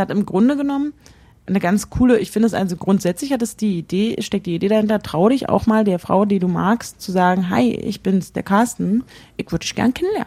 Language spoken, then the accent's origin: German; Berlin, Germany; ich komme nicht aus Hamburg, sondern aus Berlin.